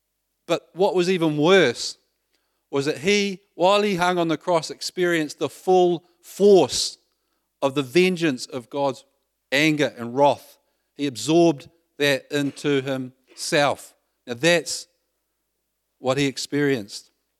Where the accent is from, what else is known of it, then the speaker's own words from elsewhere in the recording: Waikato, New Zealand; now in Holyhead, United Kingdom; we came from Coromandel Peninsula, like paradise, to live in central Holyhead.